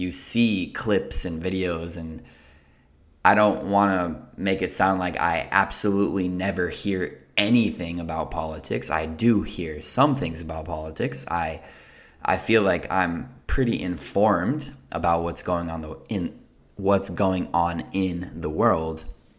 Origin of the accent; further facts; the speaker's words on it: United States; I am American, so I'm referring to the United States.